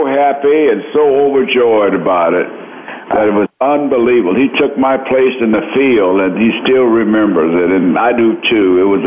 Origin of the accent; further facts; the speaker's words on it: Dallas, Texas, United States; born there; I was born in Dallas, Texas, and there was no major league team in Dallas at that time.